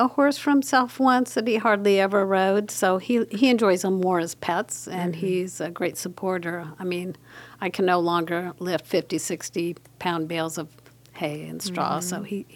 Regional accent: Akron, Ohio, United States; I sure did. I grew up in the West Akron area.

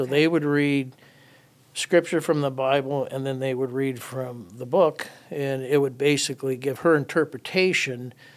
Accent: Copley, Ohio, United States; Well, I was raised in North Hill area until about sixth grade, and then I moved to Copley.

